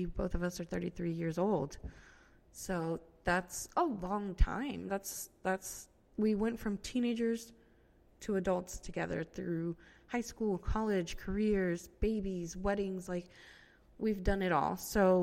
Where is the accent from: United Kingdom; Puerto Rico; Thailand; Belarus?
Puerto Rico; now in Florida, United States; So I am from Puerto Rico, but I don't really know anything about the island.